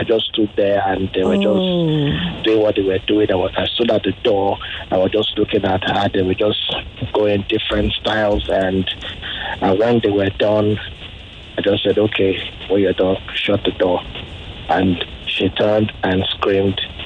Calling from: Lekki, Lagos, Nigeria; Okay, I'm calling from Lekki.

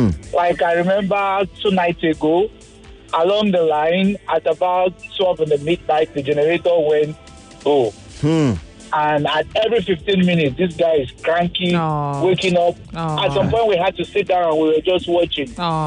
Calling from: Lagos, Nigeria; And I'm calling you from Mawolo Way, Ikoyi.

